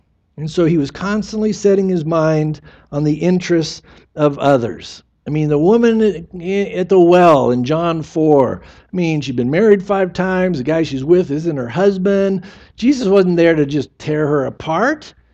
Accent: San Diego, California, United States; I mean, I grew up in San Diego.

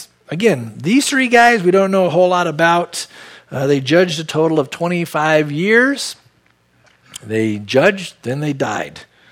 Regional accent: San Diego, California, United States; You know, we were born and raised in San Diego.

